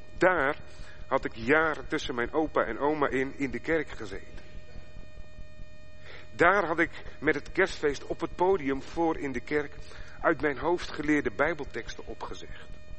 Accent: Dordrecht, South Holland, Netherlands; born there; om ook eens in mijn geboorteplaats Dordrecht voor te gaan

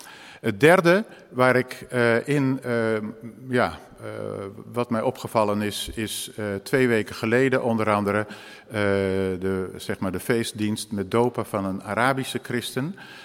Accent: Netherlands; Aan de andere kant, wij zijn Nederlanders.

